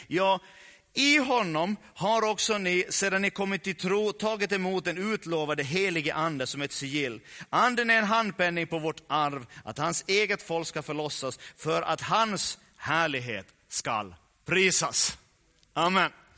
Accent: Ostrobothnia, Finland; vi är från Österbotten, de flesta av oss, så det är inte ens i våra gener på det sättet

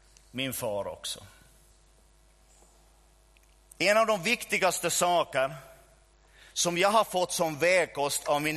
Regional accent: Närpes, Ostrobothnia, Finland; När det skedde en splittring i vår egen församling hemma i Närpes över trosrörelsen

